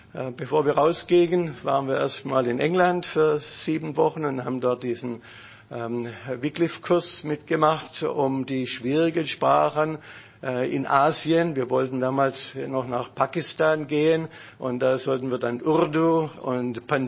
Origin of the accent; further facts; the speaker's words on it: Stuttgart, Baden-Württemberg, Germany; Vieles schien mir moderner als in Stuttgart zu sein, wo ich herkomme.